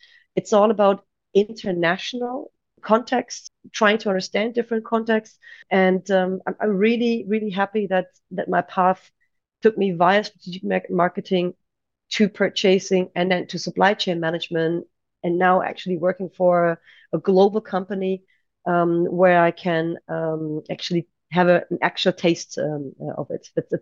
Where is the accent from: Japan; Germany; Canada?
Germany; Aachen, North Rhine-Westphalia; also born or lived in Istanbul, Turkey / United States / Netherlands; I was born and raised in Aachen, which is kind of my home base.